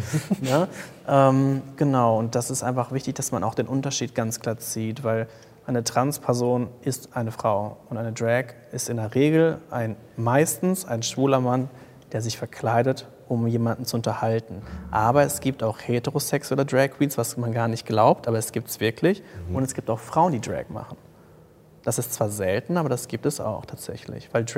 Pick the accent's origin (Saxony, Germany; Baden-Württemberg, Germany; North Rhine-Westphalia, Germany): North Rhine-Westphalia, Germany; Paderborn; sie kommt aus Kassel, ich komme aus Paderborn, was halt nicht die Weltstädte sind.